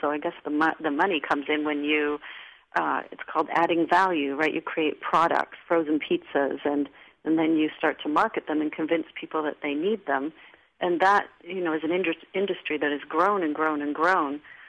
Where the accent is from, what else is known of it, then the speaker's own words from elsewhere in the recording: Canada; I'm from Canada, and so I was in Toronto visiting family